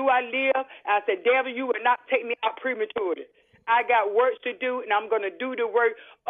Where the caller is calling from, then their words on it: Ahoskie, North Carolina, United States; I'm calling from Ahoskie, North Carolina.